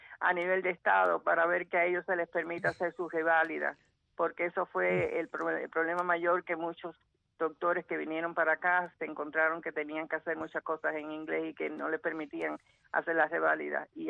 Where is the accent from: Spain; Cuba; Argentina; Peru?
Cuba; now in United States; Todos somos cubanos, yo quiero a Cuba